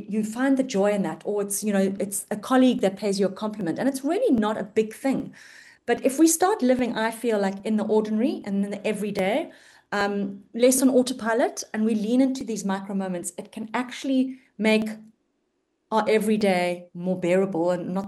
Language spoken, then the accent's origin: English; Cape Town, Western Cape, South Africa; I'm from Cape Town.